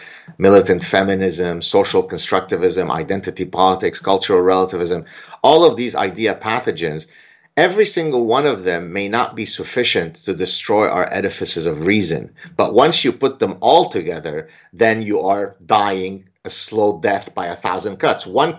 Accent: Canada; I'm Canadian.

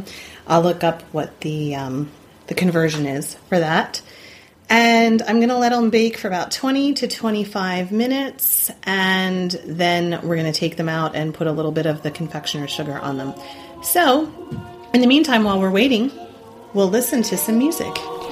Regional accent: Amish country, United States; I'm from Amish country, the way they make pretzels, right?

